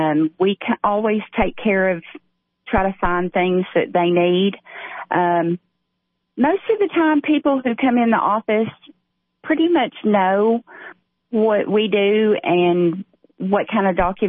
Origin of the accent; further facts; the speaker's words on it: United States; I was born and raised in Putnam County.